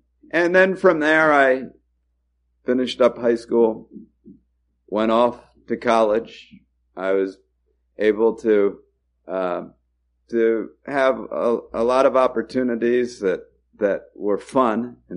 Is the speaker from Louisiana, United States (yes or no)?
no; New Jersey, United States; I was raised here in Monmouth County. I went to a prep school in New Hampshire my sophomore year in secondary school.